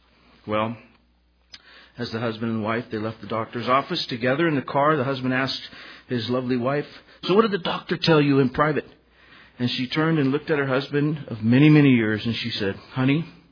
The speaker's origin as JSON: {"language": "English", "town": "Livermore", "region": "California", "country": "United States", "said": "And you may have known I'm from the San Francisco East Bay area, Livermore, and been there 3 years, and it's completely foreign to me, but I'm getting used to it."}